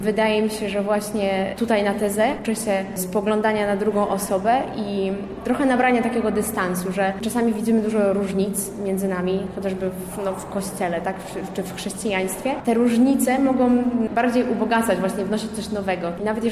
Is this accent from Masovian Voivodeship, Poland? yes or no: no; Poznań, Greater Poland Voivodeship, Poland; jestem z Poznania.